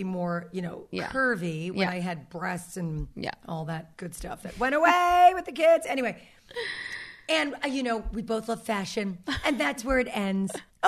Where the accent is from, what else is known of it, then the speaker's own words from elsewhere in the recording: New York, United States; What I'm saying is we're both, like, Jewish girls from the East Coast.